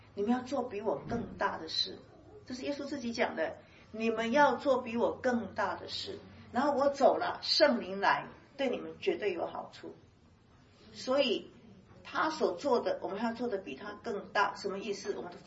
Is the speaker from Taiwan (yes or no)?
yes; Taiwan; 你台湾人，我也是台湾人